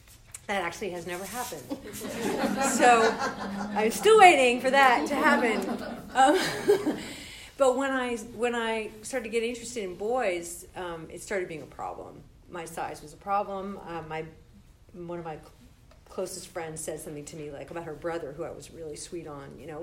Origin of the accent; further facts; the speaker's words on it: Berkeley, California, United States; So I grew up in Berkeley, and I didn't wear my shoes or brush my hair until I was about 12